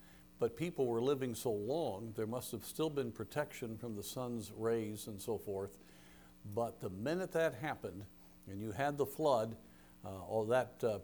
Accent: Miami, Florida, United States; born there; I was born in Miami, Florida. We go visit my grandmother there

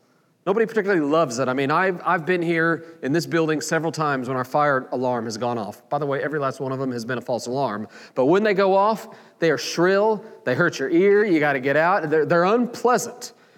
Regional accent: Oklahoma, United States; You know, growing up in Oklahoma, there was one thing that always notified everybody in the city that it was 12 o'clock noon on a Saturday.

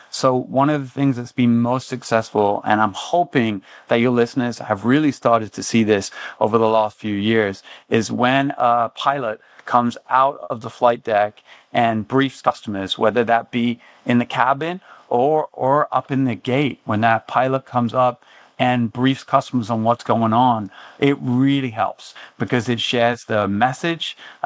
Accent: London, United Kingdom; apart from my hometown of London in England.

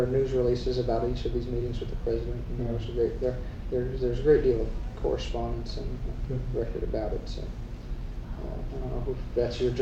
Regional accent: California, United States; Yes, I'm a lawyer from Southern California.

